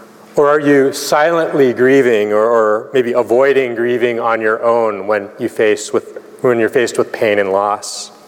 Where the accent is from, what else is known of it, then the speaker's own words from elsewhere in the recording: Calgary, Alberta, Canada; I'm Canadian, so there has to be a hockey reference in here.